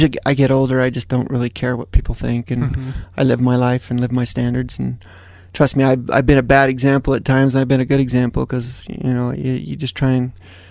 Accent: Cottonwood Heights, Utah, United States; also born or lived in California; No, I was in Cottonwood Heights. I went to Brighton High School. So yeah, it's I think once you grow up here, it's hard to leave. We were in California for 7 years, but came back.

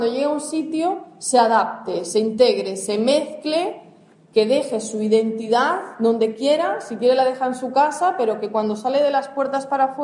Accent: Galicia, Spain; yo, que no soy de Cataluña, que vengo de Galicia, me encontré igual

